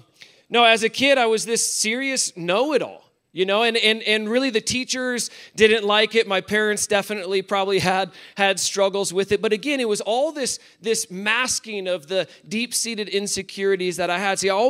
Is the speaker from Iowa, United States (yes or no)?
yes; Iowa, United States; I grew up in Iowa. I always say Iowa is a great place to be from. Really happy to be in Colorado now, but Iowa's a great place to be from.